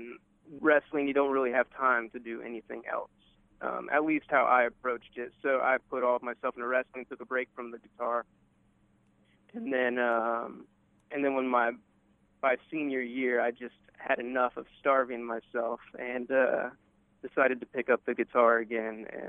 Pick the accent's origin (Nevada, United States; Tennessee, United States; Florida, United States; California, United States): Florida, United States; Orlando; born there; moved away as an adult; Yeah, I was born in Orlando Regional Hospital. Yeah. Not sure the room number.